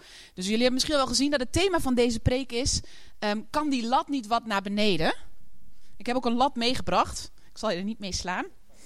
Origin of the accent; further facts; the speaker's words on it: Aalten, Gelderland, Netherlands; Ik kom uit Aalten.